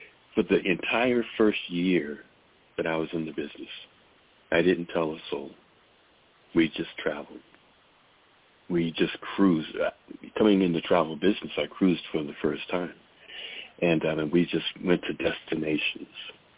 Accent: Boston, Massachusetts, United States; You know, I grew up in Boston.

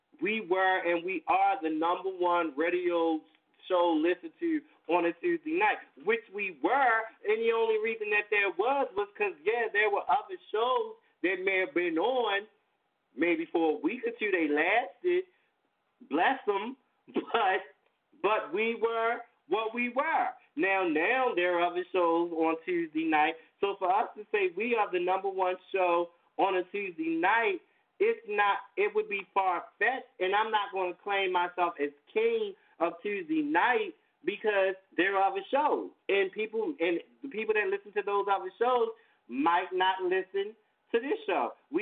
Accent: Baltimore, Maryland, United States; I'm from Baltimore

